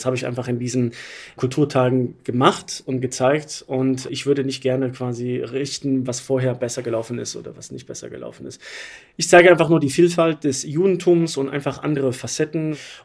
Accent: Erkrath, North Rhine-Westphalia, Germany; born there; Ich bin hier in Deutschland geboren, bei Düsseldorf in Erkrath.

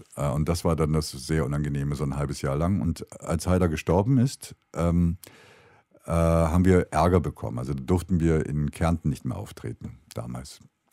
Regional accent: Germany; now in Austria; Und wenn ich jetzt, ich könnte Österreicher werden, aber ich bin ja Deutscher. Also das verstehe ich nicht ganz, warum ich das werden sollte.

